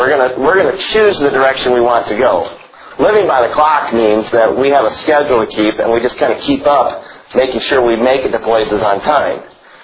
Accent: Illinois, United States; now in Greenville, United States; Now, I'm from Illinois. You know how they make Illinois roads? Everything's north and south.

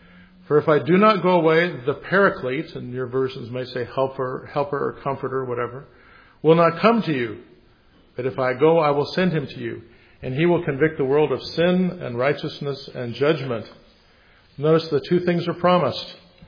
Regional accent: United States; I mean, I grew up in America. I heard about Jesus from the time I was a little kid.

